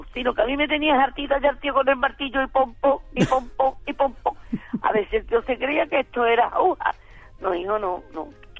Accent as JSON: {"language": "Spanish", "region": "Andalusia", "country": "Spain", "said": "aprovechando que somos andaluces y tenemos de todo"}